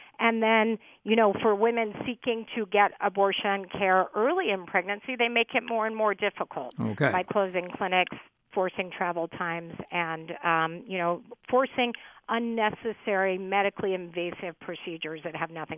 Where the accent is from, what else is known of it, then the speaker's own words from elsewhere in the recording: Texas, United States; like in Indiana, under Mike Pence, like in my home state of Texas, all of those things are affected.